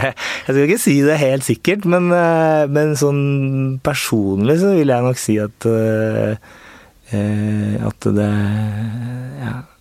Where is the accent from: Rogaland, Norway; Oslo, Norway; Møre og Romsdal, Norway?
Oslo, Norway; jeg født og oppvokst på Torshov, så der har familien bodd siden de gårdene ble bygd i 1922. Så femte generasjon når mine sønner ble født der.